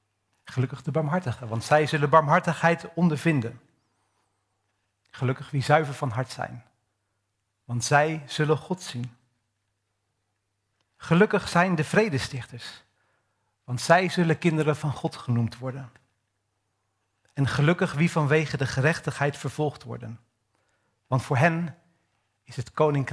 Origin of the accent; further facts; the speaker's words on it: Hattem, Gelderland, Netherlands; Ik kom namelijk uit deze regio. Ietsje noordelijker, Heerden. Ik ben opgegroeid in Hattem. Dus voor mij voelt het altijd als thuiskomen. Dit is toch de plek waar de mensen een beetje hetzelfde praten zoals ik praat.